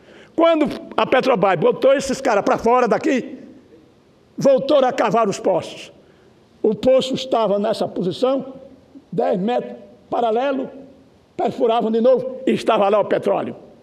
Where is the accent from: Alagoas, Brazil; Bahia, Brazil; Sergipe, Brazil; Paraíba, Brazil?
Alagoas, Brazil; lá no meu estado querido de Alagoas